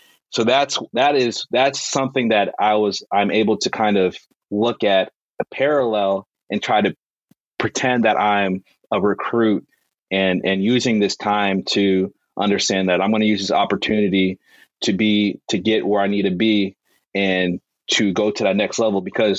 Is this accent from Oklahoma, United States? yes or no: no; Texas, United States; No, I want to be in Texas because I'm a Texan.